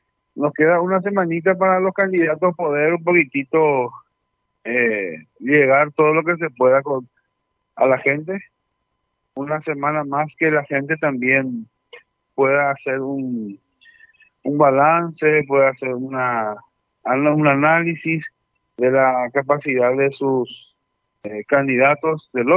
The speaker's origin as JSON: {"language": "Spanish", "town": "San Ignacio", "region": "Misiones", "country": "Paraguay", "tie": "born or raised there", "said": "Trabajé en mi San Ignacio, que es mi ciudad de origen, con mis padres."}